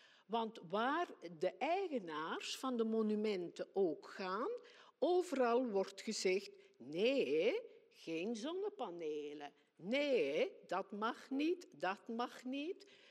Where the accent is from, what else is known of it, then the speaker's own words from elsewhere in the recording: Belgium; now in Tricht, Netherlands; Ik woon al 40 jaar in Tricht. En zoals je hoort ben ik van Belgische afkomst.